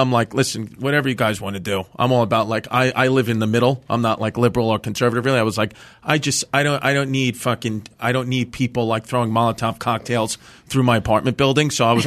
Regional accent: Brooklyn, New York, United States; now in Staten Island, United States; I'm from New York, yeah. I'm from Brooklyn, but I live on Staten Island now. I moved. I went over that bridge.

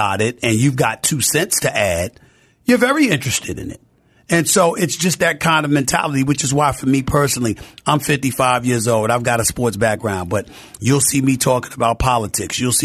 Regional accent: Queens, New York, United States; because I'm from Queens, New York, so I brought up some Queens names.

